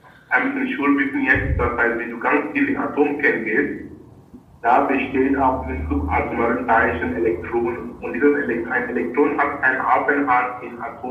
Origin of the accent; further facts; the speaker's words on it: Cameroon; Du kannst genauso in Göttingen sein oder in Hamburg oder in Kamerun, wo ich herkomme